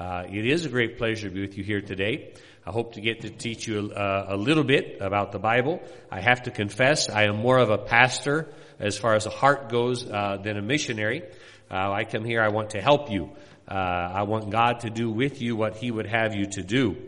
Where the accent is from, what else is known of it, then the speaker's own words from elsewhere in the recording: Kokomo, Indiana, United States; I am originally from Kokomo, Indiana, just a little bit south of here, not too far.